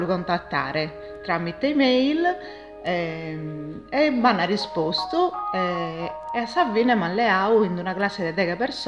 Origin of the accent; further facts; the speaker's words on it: Bono, Sardinia, Italy; sono da Bono